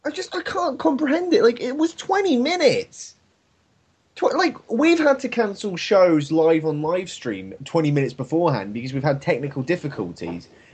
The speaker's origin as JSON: {"language": "English", "town": "Birmingham", "region": "West Midlands", "country": "United Kingdom", "said": "I'm from Birmingham."}